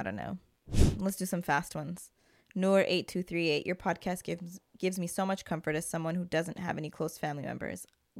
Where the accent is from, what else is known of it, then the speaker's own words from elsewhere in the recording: Nigeria; Yes, I'm from Nigeria. Love all the way from Nigeria.